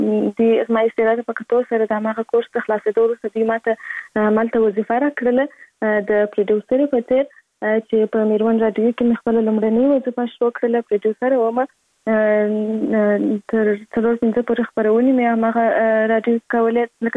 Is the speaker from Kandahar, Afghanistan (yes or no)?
yes; Kandahar, Afghanistan; born or raised there